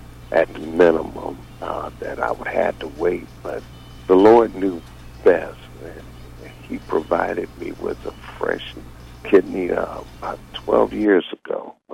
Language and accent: English; Youngstown, Ohio, United States; Well, I was born and raised in Youngstown, and I've worked at Youngstown Sheet 2 for a number of years.